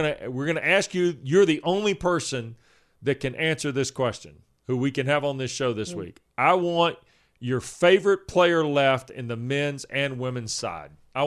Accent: North Carolina, United States; now in Georgia, United States; And I'm from the South. I grew up in North Carolina, lived in Georgia since 95.

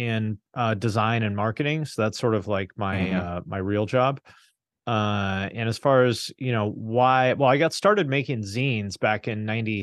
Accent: Seattle, Washington, United States; I grew up in the Seattle area

